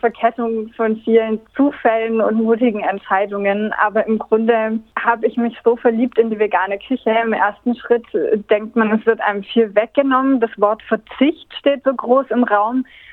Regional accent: France; Ich bin ja in Frankreich aufgewachsen

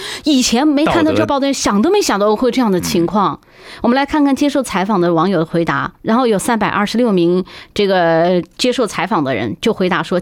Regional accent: Sichuan, China; 其实因为作为一个四川人，我 特别理解，这只是一个语气助词

